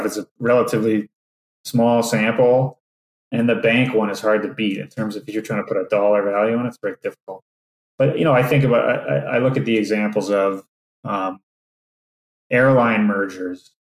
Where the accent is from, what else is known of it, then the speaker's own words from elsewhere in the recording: Alberta, Canada; and I'm from Alberta, I can't do it.